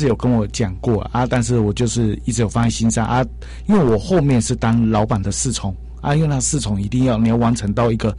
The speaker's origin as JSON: {"language": "Chinese", "region": "Pingtung County", "country": "Taiwan", "said": "我屏东人。"}